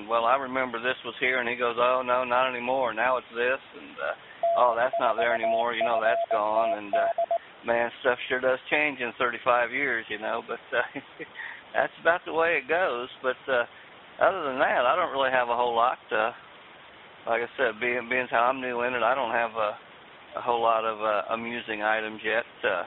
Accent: Marion, Indiana, United States; also born or lived in Jacksonville; I was born here in Jacksonville, but grew up, went to school in Marion, Indiana.

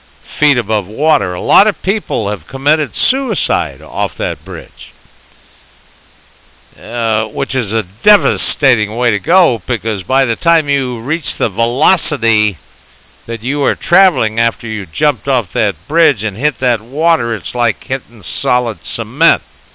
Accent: San Francisco, California, United States; You know, growing up in San Francisco, it was always something on the horizon to to be really respected.

